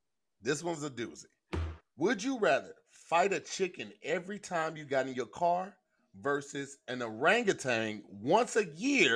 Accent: St. Louis, Missouri, United States; I was like, "Nah, I'm from St. Louis."

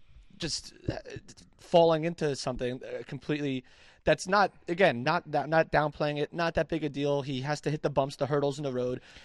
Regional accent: Brooklyn, New York, United States; Couple big events coming to my hometown. Hashtag Brooklyn or close to Barclay Center

